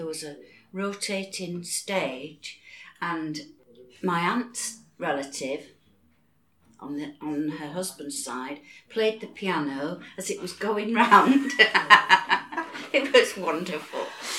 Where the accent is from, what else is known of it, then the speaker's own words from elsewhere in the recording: Hull, Yorkshire and the Humber, United Kingdom; I live in Hull. I've always lived in Hull. I was born in East Hull